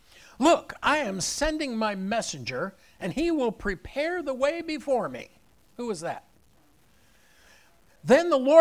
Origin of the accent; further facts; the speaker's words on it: United States; But I'm an American and I'm free. I don't have a king. What a problem for us Americans.